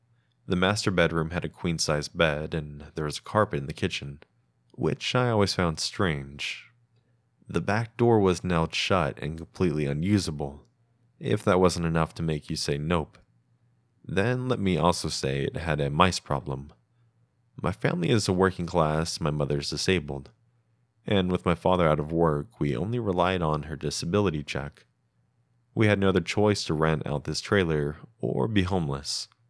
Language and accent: English; Lockhart, Texas, United States; I grew up in Texas. I still live here along with my family that will be mentioned in this story.